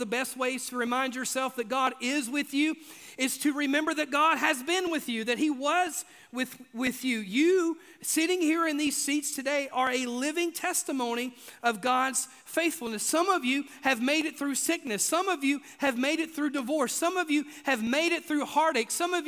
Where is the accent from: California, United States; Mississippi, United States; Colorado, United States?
Mississippi, United States; I grew up in Mississippi. That's just how we roll, literally, back yonder then.